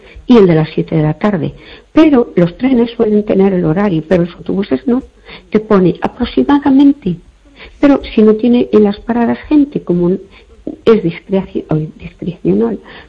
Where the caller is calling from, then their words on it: Perlío, Galicia, Spain; de Perlío, perdona.